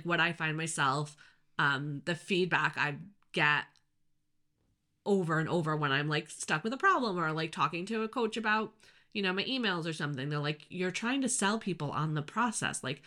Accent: United States; but I grew up in the States.

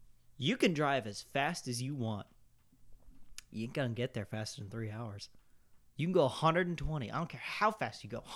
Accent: East Coast, United States; What? We're from the East Coast.

